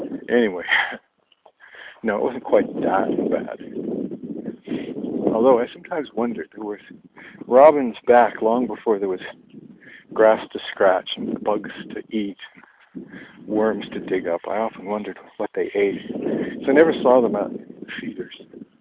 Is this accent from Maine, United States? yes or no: yes; Maine, United States; I know growing up in Maine, when we saw a robin come